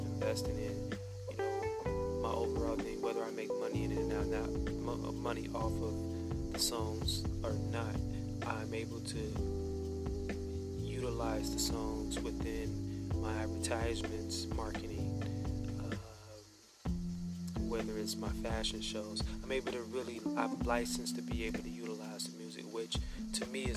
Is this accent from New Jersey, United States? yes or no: no; Chicago, Illinois, United States; You know, I'm from Chicago. For all the people that don't know, Wild Honey Southside, 103rd, 106, 107. Yeah, from there, Roseland, baby.